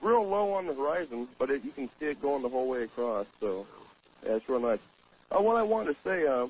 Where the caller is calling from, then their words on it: Kodiak, Alaska, United States; I'm calling from Kodiak, Alaska.